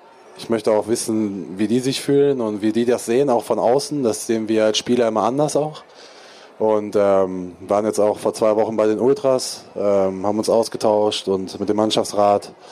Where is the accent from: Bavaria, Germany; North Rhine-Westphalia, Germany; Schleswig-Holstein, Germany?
North Rhine-Westphalia, Germany; also born or lived in Ruhr, Germany; ich komme aus dem Sauerland, ist auch nicht weit